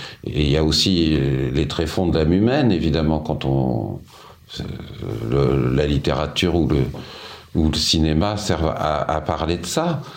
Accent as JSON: {"language": "French", "region": "Hauts-de-France", "country": "France", "said": "Je viens du Nord, je les ai côtoyés."}